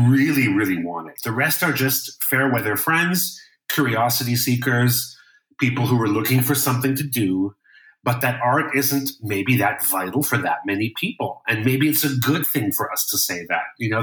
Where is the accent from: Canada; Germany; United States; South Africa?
Germany; Cologne, North Rhine-Westphalia; English is a second language; that is a much lower number than I would normally play to in my hometown of Cologne.